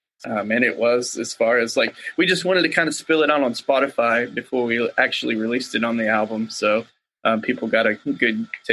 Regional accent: Waco, Texas, United States; so we just did the album release Friday near my hometown in Waco

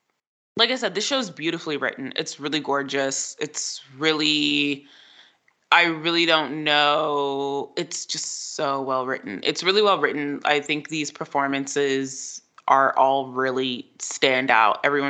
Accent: the South, United States; Like, I am from the South, so I have seen every Andy McDowell movie situation that she's been.

